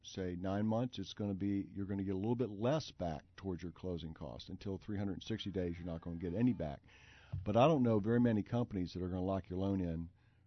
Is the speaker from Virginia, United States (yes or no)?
yes; Richmond, Virginia, United States; born there; I was born in Richmond and moved here when I was two or three.